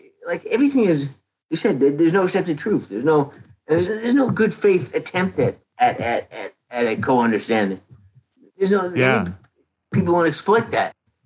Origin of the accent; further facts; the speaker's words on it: Canada; now in United States; I came from Canada in 1979.